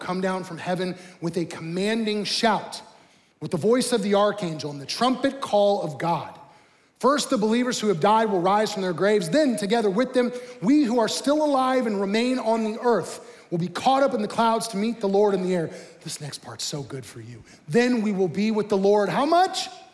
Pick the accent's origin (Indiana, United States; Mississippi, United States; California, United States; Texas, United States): Indiana, United States; Franklin; also born or lived in Speedway; I was born in Speedway, grew up in Franklin, go Grizzly Cubs. And, you know, now I live on the south side here